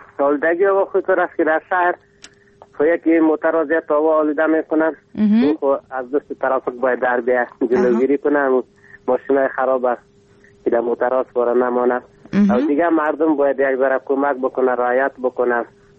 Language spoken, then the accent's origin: Persian; Ghorband, Parwan, Afghanistan; از غربند.